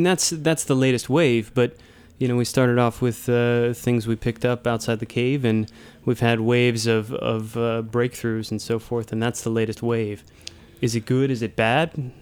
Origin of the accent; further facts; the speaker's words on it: New York, United States; we're both from the New York area, right?